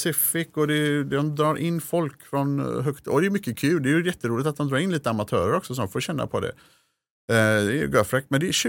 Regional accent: Sweden; Som svensk glömmer man ju snabbt det och bara ser att vi har en topp 10.

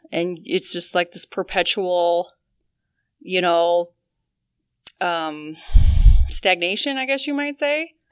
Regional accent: Indiana, United States; Well, I was born and raised here in Jasper County. I graduated from Kankakee Valley High School back in 98. Went away for a little bit to pursue a college education and then came back and began working and raising my family here in Wheatfield.

